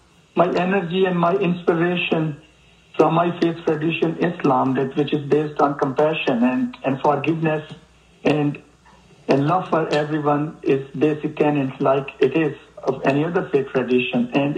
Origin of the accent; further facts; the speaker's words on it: United States; as a young physician and as an American who has nothing to do with those terrorists, had to go through this indignity.